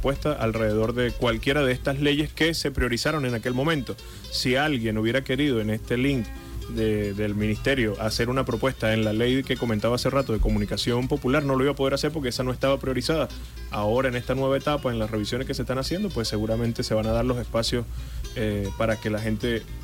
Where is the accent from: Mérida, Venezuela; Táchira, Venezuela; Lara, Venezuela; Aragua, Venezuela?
Mérida, Venezuela; Tovar; allá en mi pueblo, donde estamos hablando, en Tobar